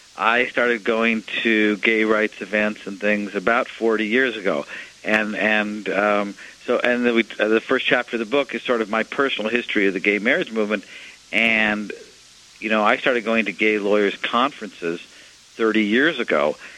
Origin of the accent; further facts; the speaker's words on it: Minnesota, United States; Well, this I'm very fond of because it's my home state.